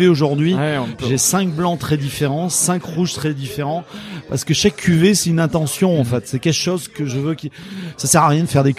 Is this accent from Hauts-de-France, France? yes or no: no; La Réole, Nouvelle-Aquitaine, France; Alors, moi, je suis originaire de La Réole, donc ça m'a particulièrement marqué.